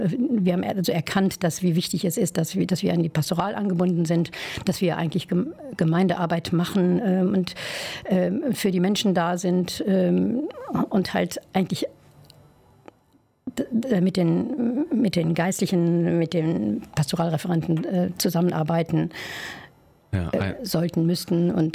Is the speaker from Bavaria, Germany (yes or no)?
no; Meschede, North Rhine-Westphalia, Germany; Ich stamme aus Meschede, da gibt es die Abtei Königsmünster.